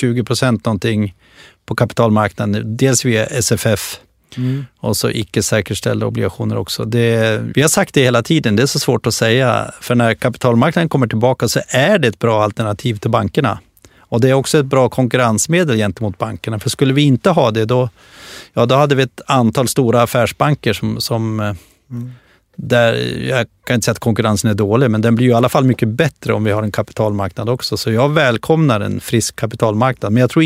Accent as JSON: {"language": "Swedish", "town": "Östersund", "region": "Jämtland County", "country": "Sweden", "said": "det som är skönt där jag kommer från Östersund, Åretrakten, det är att vi har vår 5:e säsong nu."}